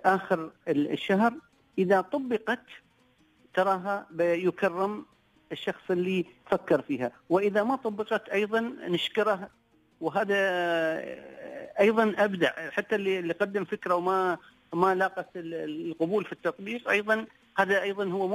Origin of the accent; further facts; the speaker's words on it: Sharjah, United Arab Emirates; احنا عندنا في الشارقة لوحة خاصة بالعزاء